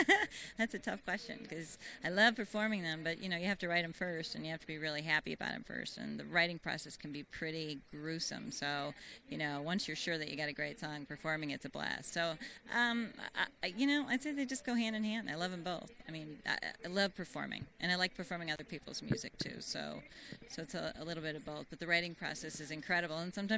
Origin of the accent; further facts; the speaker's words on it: Royal Oak, Michigan, United States; Originally, I'm from the Royal Oak, Birmingham area. Grew up in that Southfield, Birmingham border.